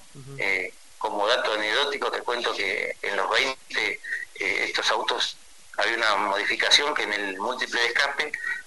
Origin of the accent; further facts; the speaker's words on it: Río Colorado, Argentina; also born or lived in Algarrobo; yo soy nacido en Río Colorado porque creo en Algarrobo, mi madre es de Río y mi padre Algarrobo. Entonces, bueno, nos repartimos... vivimos un ratito en cada lado, pero en realidad … son de Algarrobo